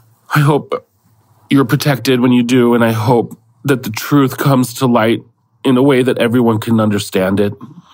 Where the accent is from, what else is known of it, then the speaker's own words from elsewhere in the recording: San Jose, California, United States; I'm from San Jose, California, right outside of San Francisco in the Bay Area.